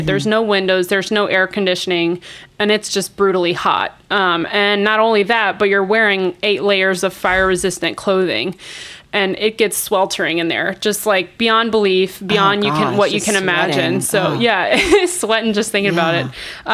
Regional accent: Lafayette, Louisiana, United States; I was born and raised in Lafayette and grew up here, lived here all my life, and still am here because there's honestly no other place that I'd rather be.

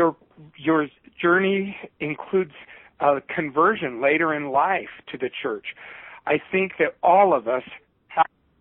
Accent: Ethiopia; I grew up in Ethiopia, Africa. My dad was over there setting up a teacher college to help train teachers and improve education in Ethiopia.

